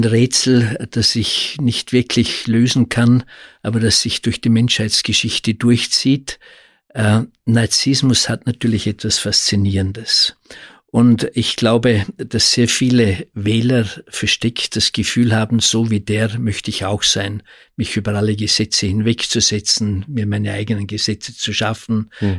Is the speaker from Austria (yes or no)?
yes; Austria; ist es zu einer psychischen Störung erklärt worden, bei uns in Österreich